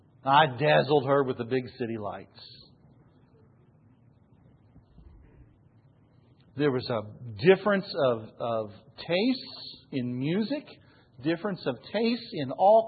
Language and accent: English; Missouri, United States; I was from Missouri. She's from Texas.